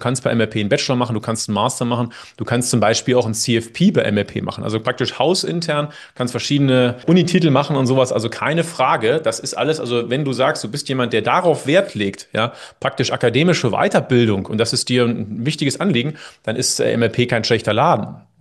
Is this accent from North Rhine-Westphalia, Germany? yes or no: no; Göttingen, Lower Saxony, Germany; das war in Göttingen, wo ich herkomme, war das Thema